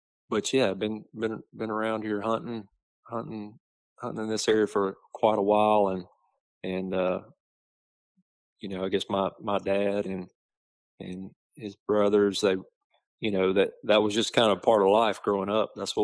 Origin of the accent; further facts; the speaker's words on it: Farmerville, Louisiana, United States; Yeah, I grew up in Farmerville. Been around Union Parish pretty much my whole life, and I did go to Wichita Christian in Monroe, and then ended up going to Louisiana Tech